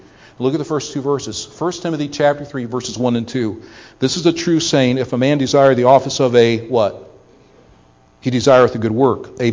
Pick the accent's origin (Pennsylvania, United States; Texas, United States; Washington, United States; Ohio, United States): Ohio, United States; Now, I grew up in Ohio and went through public school all 12 years.